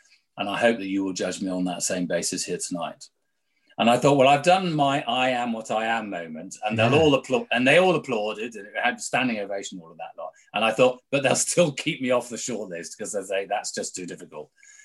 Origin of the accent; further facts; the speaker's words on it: Penarth, Wales, United Kingdom; also born or lived in Cardiff; So I was born in Cardiff and brought up to the age of seven living in Penarth.